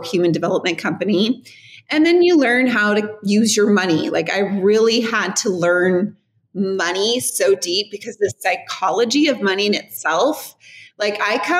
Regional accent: Riverside, California, United States; because, you know, I'm from Riverside, California.

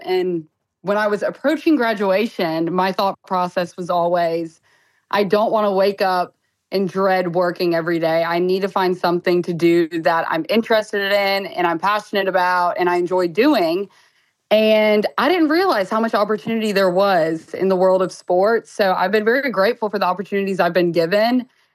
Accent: Birmingham, Alabama, United States; also born or lived in Michigan; My parents are Lions fans because I was born in Michigan, moved to Birmingham at a very young age.

